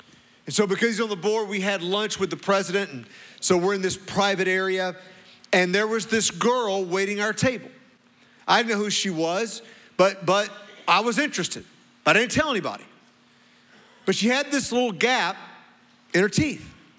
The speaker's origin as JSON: {"language": "English", "town": "Walkertown", "region": "North Carolina", "country": "United States", "said": "\"I'm from Walkertown, North Carolina.\""}